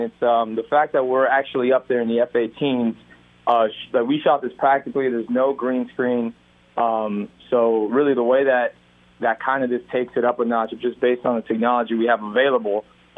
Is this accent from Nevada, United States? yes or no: no; Chicago, Illinois, United States; born there; but then I was born in Chicago, so I'm obviously a Bulls and Bears fan, Cubs fan.